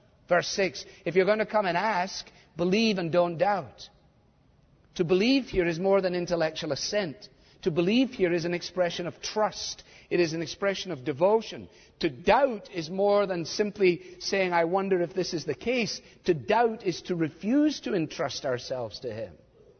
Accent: Scotland, United Kingdom; which is hard for me as a Scotsman

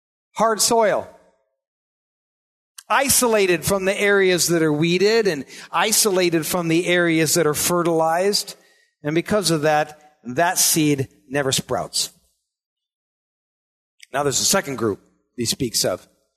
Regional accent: Iowa, United States; Now, I grew up in Iowa, which I think it's a requirement to live in Iowa.

